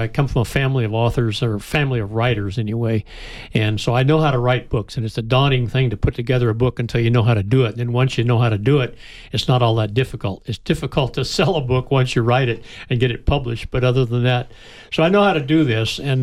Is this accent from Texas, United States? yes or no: yes; San Antonio, Texas, United States; I grew up in World War II, living with my grandparents in San Antonio, Texas, and my dad was a civilian contractor modifying airplanes for the war effort